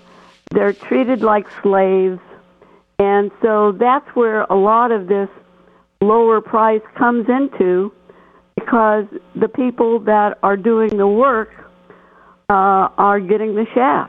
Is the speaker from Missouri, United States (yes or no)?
yes; St. Joseph, Missouri, United States; So I grew up in and around St. Joseph, Missouri, which is used to have a big slaughterhouse, and it still has packing houses.